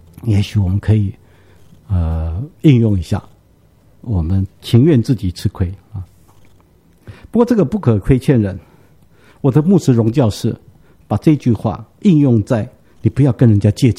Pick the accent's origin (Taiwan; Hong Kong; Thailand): Taiwan; 你知道中国人一直到现在我们台湾人也是这样